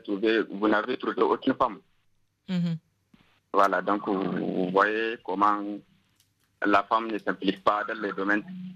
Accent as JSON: {"language": "French", "country": "Niger", "said": "Et vraiment, donc nous, chez nous, au Niger"}